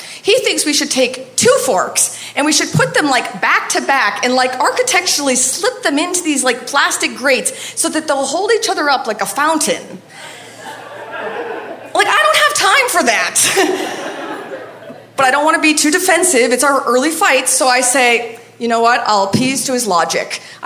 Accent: Maine, United States; we talked about world travel and his family from Iran and how I'm from Maine and how we just love architecture

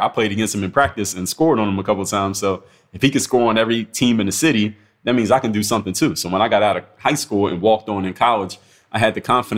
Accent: United States; As an American, you don't hear it as much.

